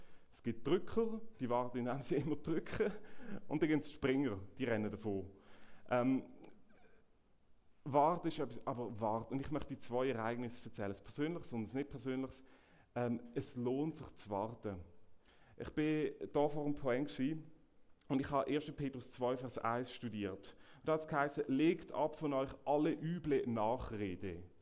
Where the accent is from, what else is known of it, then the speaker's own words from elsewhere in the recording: Switzerland; da sieht er ein riesiges Plakat, das sehen wir bei uns in der Schweiz am Gesang, mit einem grossen Bibelvers